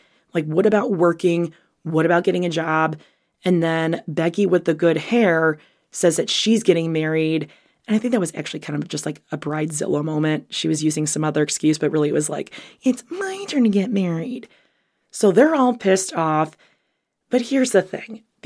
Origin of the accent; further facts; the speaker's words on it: Illinois, United States; Now, I'm from Illinois, so I don't know what the fuck a crawfish is